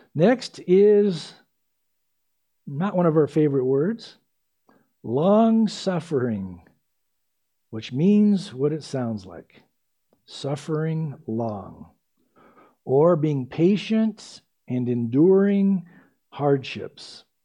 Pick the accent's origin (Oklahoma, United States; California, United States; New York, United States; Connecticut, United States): California, United States; San Diego; Growing up in San Diego, driving around those stupid freeways, you can lose your patience in a hurry.